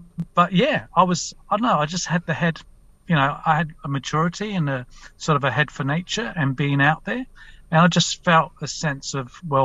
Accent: London, United Kingdom; also born or lived in Scotland; We lost everything in a war in Cyprus. And then came to London. I was born in Scotland originally. But, it was really tough growing up. But mum and dad did a really good job with us four boys. Just grew up opposite a large park in London.

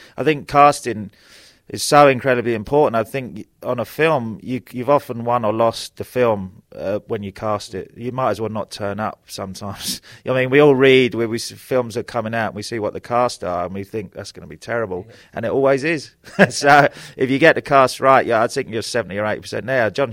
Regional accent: London, United Kingdom; No, I'm from South London. I get a nosebleed if I cross Waterloo Bridge, basically. But my family, my mother's from Sligo, my dad's from Galway

